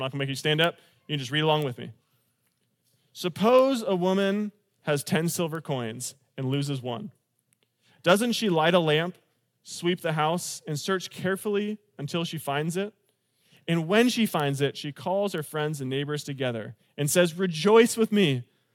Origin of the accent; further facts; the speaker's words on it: California, United States; I'm from California originally. We're like, I don't know, step siblings, I guess.